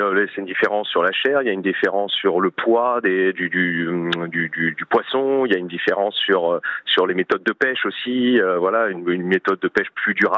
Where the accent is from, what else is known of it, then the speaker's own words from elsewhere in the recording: Provence-Alpes-Côte d'Azur, France; now in Île d'Yeu, France; je suis des Alpes-Maritimes, donc...